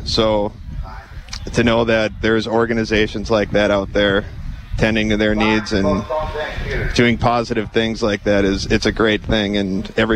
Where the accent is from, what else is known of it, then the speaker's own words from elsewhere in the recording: Anoka, Minnesota, United States; now in Osseo, United States; I'm from Anoka, but I live in Osseo currently